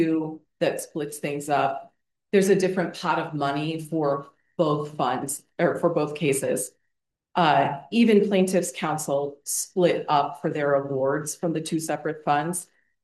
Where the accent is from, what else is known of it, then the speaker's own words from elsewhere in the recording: Iowa, United States; Well, there you go. I'm from Iowa. We got the Big Ten covered.